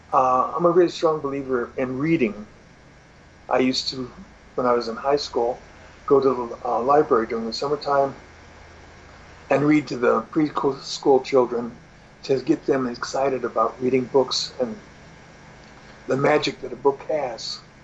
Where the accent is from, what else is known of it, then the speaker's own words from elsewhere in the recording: California, United States; I was raised in Central California. In the summertime, it gets quite hot there.